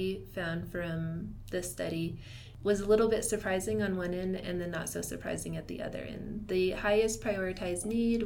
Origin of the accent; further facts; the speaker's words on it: Nevada, United States; I am part of the Washu tribe, and I grew up on the Dresslerville Reservation just south of Carson City.